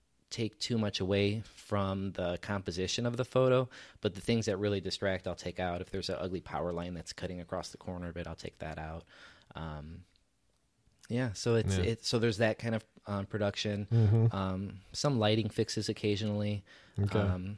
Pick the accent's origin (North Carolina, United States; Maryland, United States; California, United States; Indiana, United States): Indiana, United States; Hammond; I'm from Hammond, so Hammond's kind of like a special place to me.